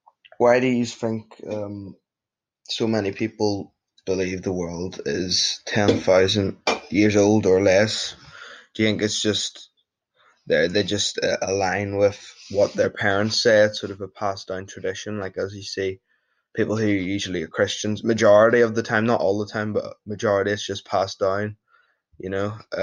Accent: Northern Ireland, United Kingdom; I just wanted to say I'm from Northern Ireland in the UK

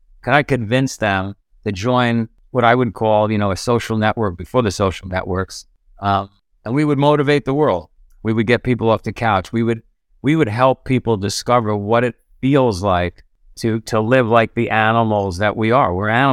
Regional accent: New York City, New York, United States; So I grew up in Howard Beach, Queens.

